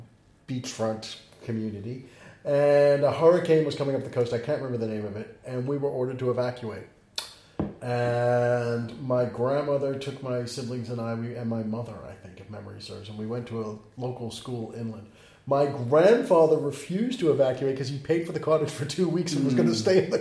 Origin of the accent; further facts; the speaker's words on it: New England, United States; Which is growing up in New England.